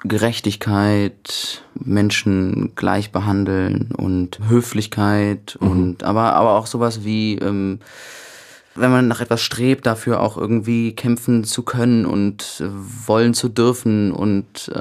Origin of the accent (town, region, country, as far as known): Cologne, North Rhine-Westphalia, Germany; born or raised there